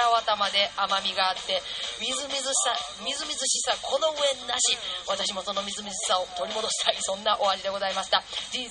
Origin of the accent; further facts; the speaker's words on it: Shiga, Japan; 毎週のこのお時間は滋賀県生まれの滋賀県育ち、ローソンソウルミュージシャンの … がお届けするハッピーミュージックアワー